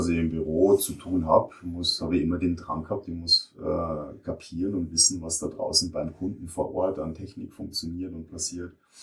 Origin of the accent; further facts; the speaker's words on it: Bavaria, Germany; Am Dialekt hört man es vielleicht. Ich komme aus dem Süden unseres Landes. Ich komme aus dem schönen Berchtesgadener Land.